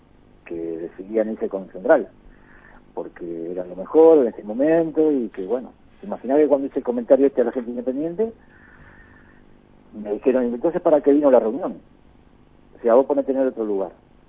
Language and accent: Spanish; Avellaneda, Buenos Aires Province, Argentina; yo soy de Avellaneda, 30 años, soy simpatizante independiente